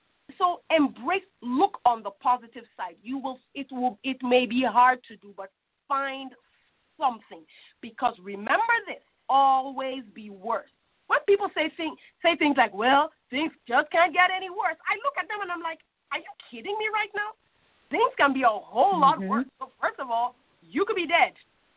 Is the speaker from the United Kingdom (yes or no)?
no; Nigeria; I was brought up in Nigeria, by the way.